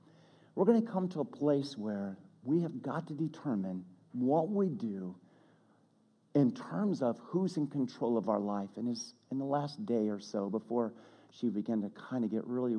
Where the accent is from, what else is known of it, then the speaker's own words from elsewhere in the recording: St. Louis, Missouri, United States; I mean, we're from North County, St. Louis.